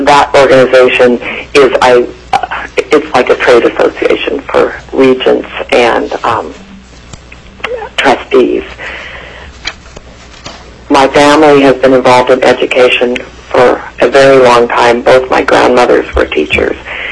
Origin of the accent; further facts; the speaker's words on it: Anchorage, Alaska, United States; also born or lived in Kodiak Island; I'm an Alaskan born on Kodiak Island. I was fortunate enough to be born on Kodiak Island, and I grew up in Anchorage.